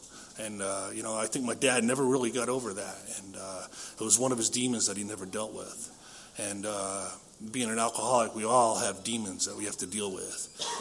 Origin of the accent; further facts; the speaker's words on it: New England, United States; born there; You know, I was born in New England, 1958.